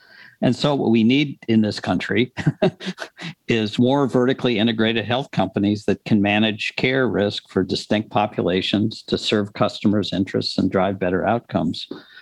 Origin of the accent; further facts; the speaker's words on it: Minnesota, United States; I grew up in Minnesota, so I'm very familiar with the Minnesota-Wisconsin divide.